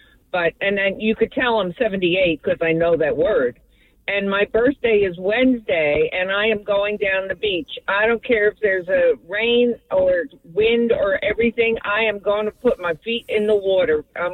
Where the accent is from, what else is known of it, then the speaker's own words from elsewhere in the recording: Avon-by-the-Sea, New Jersey, United States; I grew up in Avon by the Sea on East End Avenue.